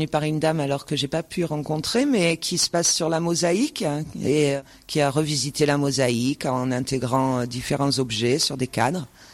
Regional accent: Normandy, France; now in Digne-les-Bains, France; D'ici, mais je suis pas née ici, je suis une petite Normande qui est arrivée dans les Alpes de Haute-Provence il y a bien longtemps et je pense que ben maintenant c'est un peu mon pays.

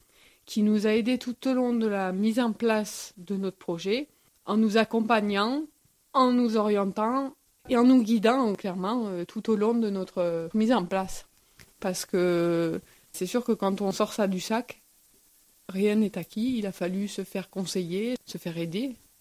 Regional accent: Valensole, Provence-Alpes-Côte d'Azur, France; comme nous sommes originaires de Valensole toutes les deux

